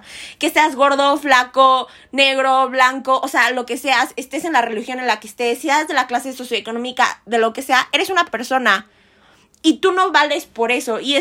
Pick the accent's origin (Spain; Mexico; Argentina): Mexico; o sea, como mexicanos la odiamos